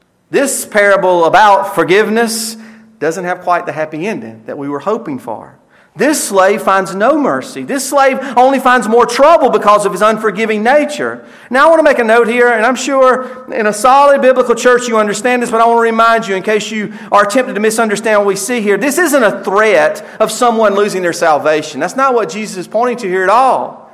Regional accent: the South, United States; I'm a Southerner like you. But I'll tell you what, the South is filled with folks who love morality but don't love Christ.

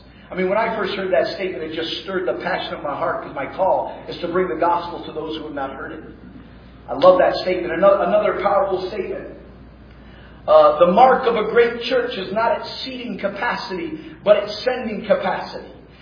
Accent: Nigeria; born or raised there

